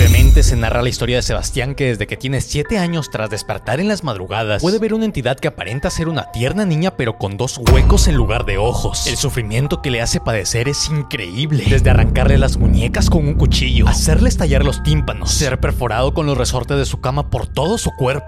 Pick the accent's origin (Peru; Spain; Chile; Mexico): Peru; Piura; Tengo 23 años recién cumplidos, soy del norte del Perú, soy de Piura, he nacido el 10 de enero